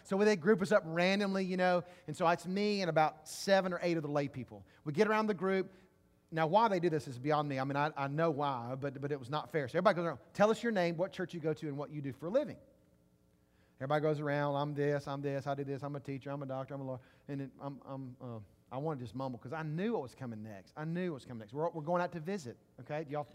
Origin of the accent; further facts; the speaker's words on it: Mississippi, United States; now in Baton Rouge, United States; I'm from Mississippi. I've lived in Baton Rouge for maybe 2 years. I don't know anything about Louisiana.